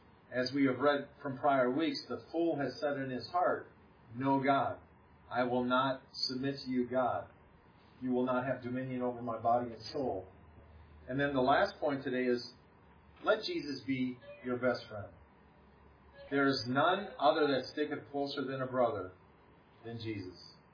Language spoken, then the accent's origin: English; Wisconsin, United States; Many towns, like the town where I grew up in Wisconsin, they have little bars.